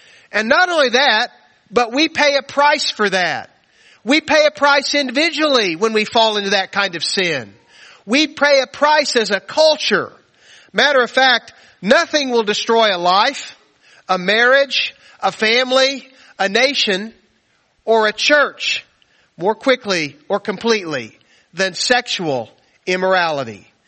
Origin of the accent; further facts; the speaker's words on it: United States; I'm an American. I'm free and I'm on a free road trip right now.